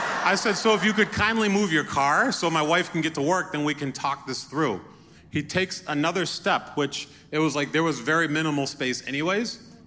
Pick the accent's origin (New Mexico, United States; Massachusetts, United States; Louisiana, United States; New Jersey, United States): Massachusetts, United States; Springfield; So I grew up in Springfield, Mass.